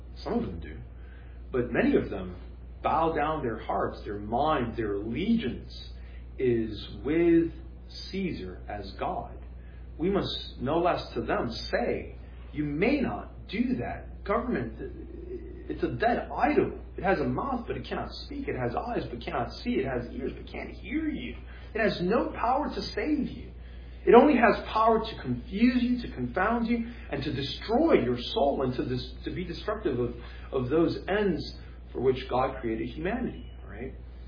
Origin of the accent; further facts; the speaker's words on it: United States; We are American, most of us, all of us, I would say, right? We want to be, law-abiding citizens. We want to be patriotic. We love our country. This is the country we were born in, many of us, and we've been raised in this country.